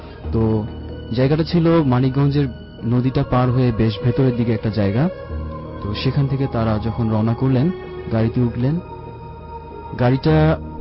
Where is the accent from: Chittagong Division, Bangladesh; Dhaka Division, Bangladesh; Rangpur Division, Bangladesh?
Dhaka Division, Bangladesh; Dhaka; আমি এসেছি ধানমন্ডির জিগাতলা থেকে, আমি আমেরিকান ইন্টারন্যাশনাল ইউনিভার্সিটি এআইইউবিতে বিবিএ ডিপার্টমেন্টে পড়ছি।